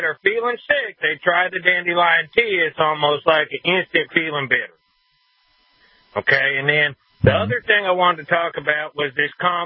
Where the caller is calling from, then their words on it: Deep South, United States; Well, gentlemen, I'm in the South, Deep South.